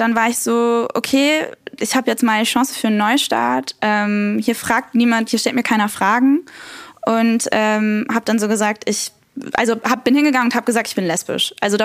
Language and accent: German; Cologne, North Rhine-Westphalia, Germany; Ich bin Kölnerin